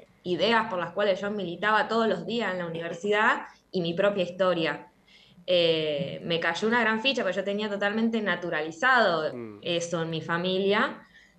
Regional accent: Santa Cruz, Argentina; now in Rosario, Argentina; Nací en Santa Cruz, soy del sur en realidad. Mis viejos se fueron a vivir al sur en los 90 y me tuvieron a mí. Y bueno, yo ahora me vine a estudiar a Rosario y bueno, ya van a ser 10 años acá en esta hermosa ciudad.

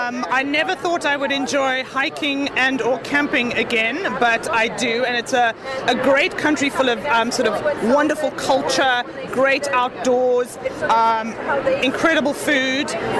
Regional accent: South Africa; I'm born and raised in South Africa, so of course it holds a very special place in my heart.

